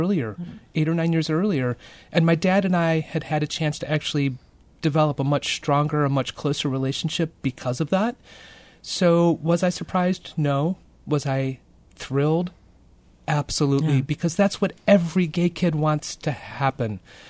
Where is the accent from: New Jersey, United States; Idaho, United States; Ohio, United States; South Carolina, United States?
Ohio, United States; Correct. Born and raised in Ohio.